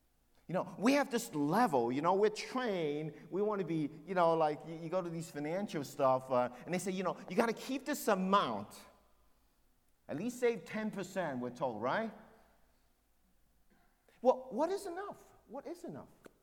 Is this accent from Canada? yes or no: no; Hong Kong; born there; We were refugees, some of you know that. I shared with you before, from China to Hong Kong. And I was born in Hong Kong, but my family, they were rich in China.